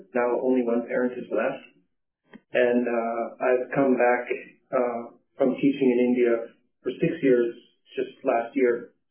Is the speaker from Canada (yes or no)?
yes; Surrey, British Columbia, Canada; also born or lived in Vancouver / Coquitlam; I was born in Point Grey, Vancouver, and I grew up in Surrey and Coquitlam.